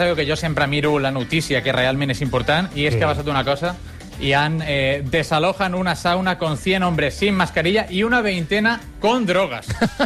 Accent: Balearic Islands, Spain; encara que sóc de Mallorca

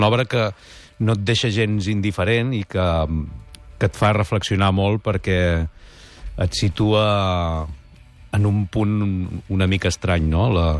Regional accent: Vic, Catalonia, Spain; now in Sabadell, Spain; Jo sóc de Vic, jo sempre ho dic, Sí. Visc a Sabadell, però jo sóc de Vic.

